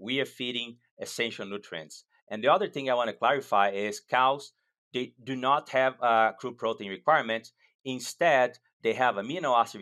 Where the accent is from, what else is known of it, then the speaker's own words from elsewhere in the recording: Brazil; English is a second language; moved away as an adult; also born or lived in United Kingdom; now in Canada; I was born and raised in Brazil. My family still farms in the state of Minas, close to São Paulo. In 2007, I went to the UK to do my PhD.